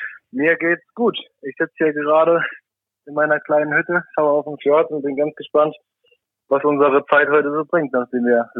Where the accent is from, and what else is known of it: Saarland, Germany